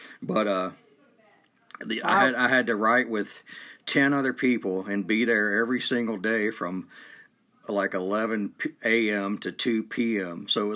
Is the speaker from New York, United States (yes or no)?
no; Atlanta, Georgia, United States; moved away as an adult; I grew up in Atlanta, Georgia. I stayed there about 28 years, and I've been in Utah now, Northern Utah, for about 15-16 years